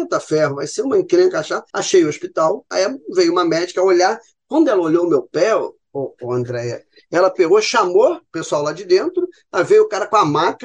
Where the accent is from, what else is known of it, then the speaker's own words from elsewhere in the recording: Rio de Janeiro, Brazil; eu sou do Rio de Janeiro, acostumado a esse trânsito logo aqui